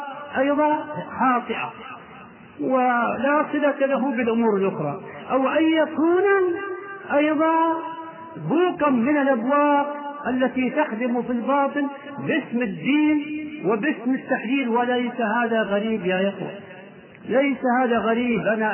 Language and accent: Arabic; Riyadh, Riyadh Province, Saudi Arabia; وبالاخص مع الاسف عندنا في الرياض فتنه عمياء،